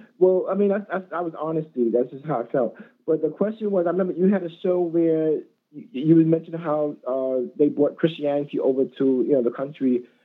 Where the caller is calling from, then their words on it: Brooklyn, New York, United States; in Brooklyn, New York.